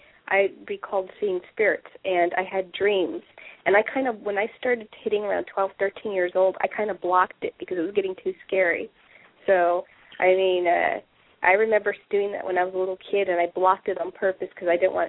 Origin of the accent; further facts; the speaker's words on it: Omaha, Nebraska, United States; I'm from Omaha.